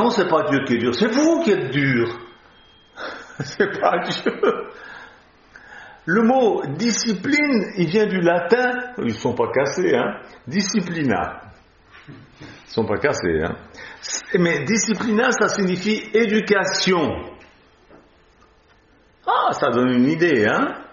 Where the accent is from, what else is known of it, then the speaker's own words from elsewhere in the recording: Switzerland; Enfin, pas moi, parce que moi je suis suisse, je ne peux pas.